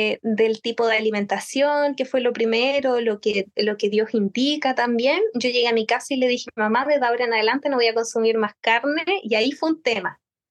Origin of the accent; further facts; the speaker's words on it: Concepción, Biobío, Chile; Pero como soy de Concepción, y mis papás son también bien aprensivos y protectores, mi papá me dijo, no, tú no te vas a otra ciudad